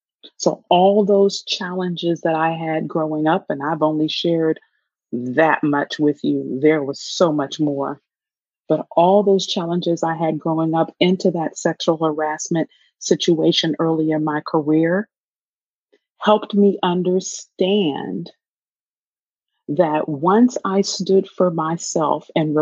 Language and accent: English; Pennsylvania, United States; I grew up in Pennsylvania, and it was through all of my, most of my elementary school years from fourth to sixth grade, bullied on a regular basis.